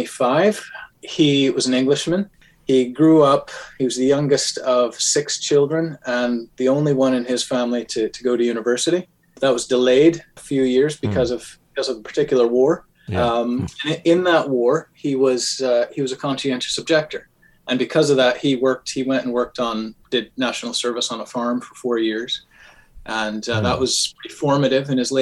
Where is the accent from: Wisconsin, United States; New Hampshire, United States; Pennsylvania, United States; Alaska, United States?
Wisconsin, United States; born there; originally born in Wisconsin. But as a good pastor's kid that I was, we moved around a lot.